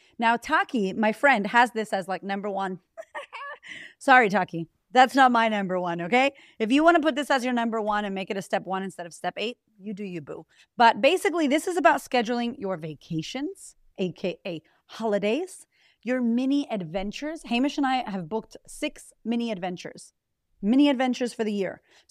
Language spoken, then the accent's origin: English; Boston, Massachusetts, United States; I'm like, yo, I'm from Boston. We never put no damn chains on the tires.